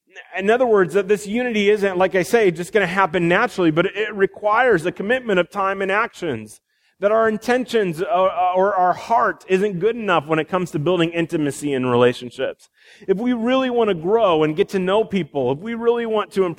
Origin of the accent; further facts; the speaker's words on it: Iowa, United States; And Gink and I grew up in Iowa.